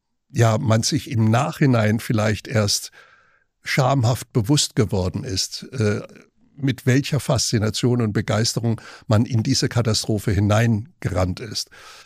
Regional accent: Germany; Wenn wir rückblickend das alles betrachten, dann können wir als Deutsche heute das nur als Befreiung deuten.

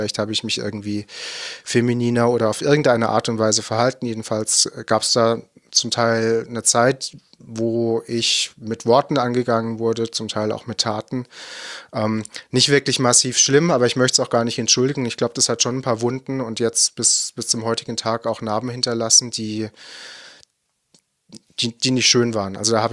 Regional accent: Baden-Württemberg, Germany; born there; Also ich komme eher aus dem Nordbadischen gebürtig.

